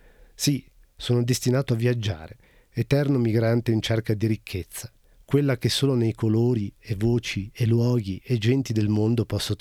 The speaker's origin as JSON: {"language": "Italian", "region": "Liguria", "country": "Italy", "tie": "born or raised there", "said": "Parlo della mia terra, della Liguria. Sono nato qui."}